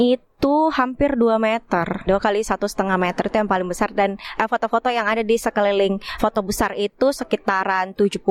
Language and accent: Indonesian; Makassar, South Sulawesi, Indonesia; aku asalnya dari Makassar, Indonesia.